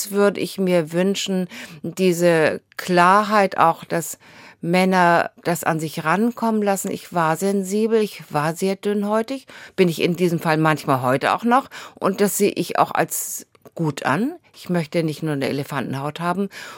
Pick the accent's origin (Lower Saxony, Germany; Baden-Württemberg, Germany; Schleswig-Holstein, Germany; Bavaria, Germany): Schleswig-Holstein, Germany; Bad Segeberg; born there; now in Husum, Germany; Also ich bin in Bad Segeberg geboren, wohne jetzt in Husum.